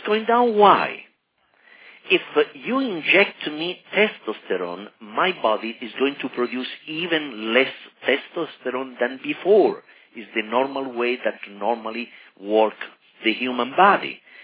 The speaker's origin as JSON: {"language": "English", "country": "Italy", "said": "you know that I'm from Italy."}